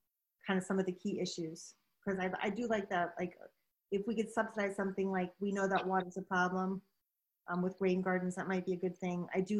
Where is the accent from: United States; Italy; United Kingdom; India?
United States; New York; now in Chicago, United States; because I'm from New York, right? I forgot what fall foliage really looks like.